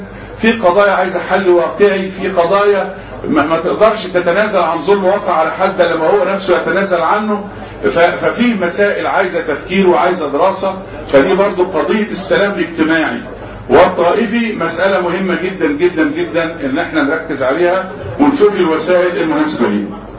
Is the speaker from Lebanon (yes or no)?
no; Egypt; احنا بالنسبة لنا كمصريين